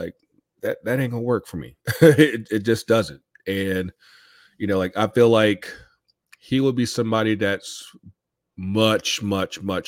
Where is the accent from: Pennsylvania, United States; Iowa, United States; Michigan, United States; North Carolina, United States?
North Carolina, United States; the old man's from Greenville, North Carolina. Like it's 30 minutes from my hometown.